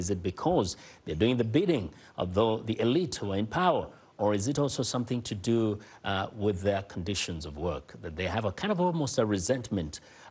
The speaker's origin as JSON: {"language": "English", "country": "Kenya", "tie": "born or raised there", "said": "growing up in Kenya"}